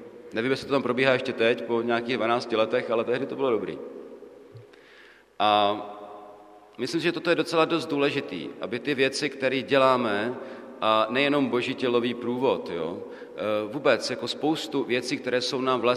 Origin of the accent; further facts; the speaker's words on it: Brno, South Moravian Region, Czechia; Jsem rodilý Brňák